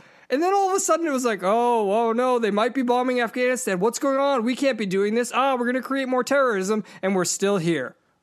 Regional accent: Boston, Massachusetts, United States; and yes, I am going there because I'm from Boston.

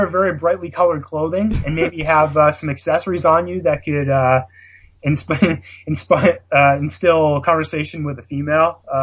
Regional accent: Canada; accent: Canadian; If you guys are going to make fun of my Canadian accent, then I'm hanging up.

